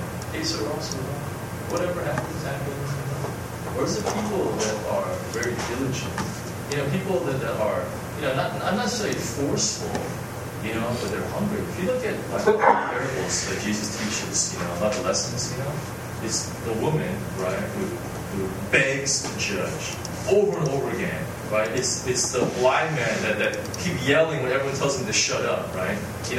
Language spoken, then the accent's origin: English; California, United States; now in Hong Kong; I'm going to my home state. You know, going back home, which is Southern California.